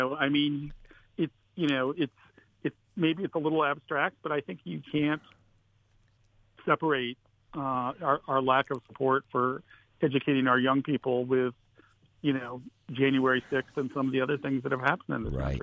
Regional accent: Pennsylvania, United States; I'll give you an example in my home state of Pennsylvania.

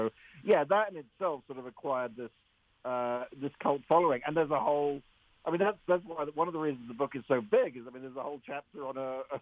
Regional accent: United Kingdom; And being British, I think it ran for two seasons of 7 episodes each.

